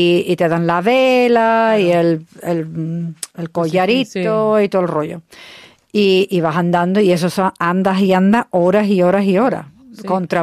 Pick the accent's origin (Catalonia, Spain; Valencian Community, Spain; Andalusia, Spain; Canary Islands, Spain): Andalusia, Spain; Seville; En España, yo como te digo, me crié en Sevilla